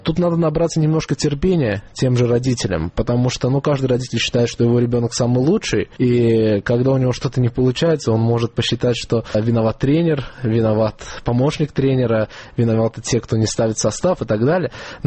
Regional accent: Baku, Azerbaijan; Я из Азербайджана.

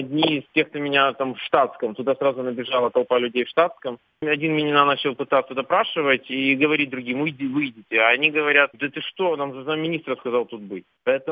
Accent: Ukraine; Люди ко мне подходили, видели футболку, понимали, что я из Украины

